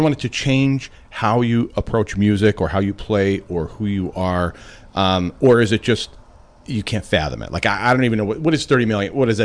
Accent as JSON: {"language": "English", "region": "Florida", "country": "United States", "said": "you heard me open the program with talking about, oh, I'm from Florida."}